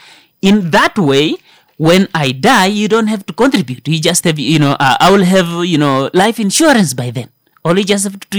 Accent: Kavango East, Namibia; I'm from Kavango East.

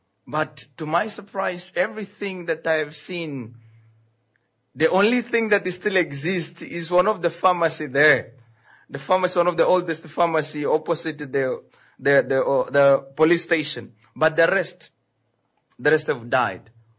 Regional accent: Oshakati, Oshana, Namibia; I went back to my hometown. I took my friend, my Katima friend. Yes, I took my Katima friend. The guy was born in the middle of mangoes and on top of crocodiles, and he swimmed in the river. So I took him to Oshakati

